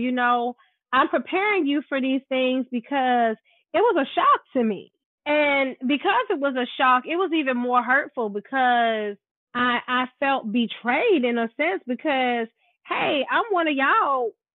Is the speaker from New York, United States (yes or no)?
yes; New York City, New York, United States; I was raised around Black people, so even though I knew that, you know, Mom was Puerto Rican, and, you know, and that I was mixed, I never really identified, even being in Spanish Harlem